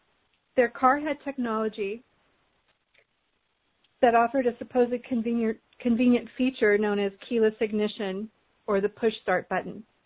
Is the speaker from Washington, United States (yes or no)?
no; Nebraska, United States; Just in my home state of Nebraska, a man and his granddaughter perished just weeks before my parents.